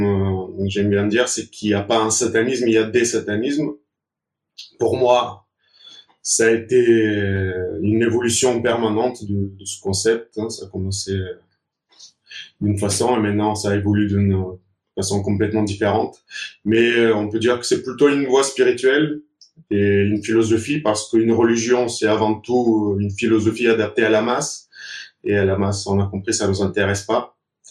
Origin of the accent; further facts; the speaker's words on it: Bulgaria; je suis né, j'ai grandi en Bulgarie. Il y a un pays qui est chrétien orthodoxe, mais dans ma famille, l'ambiance était plutôt athée.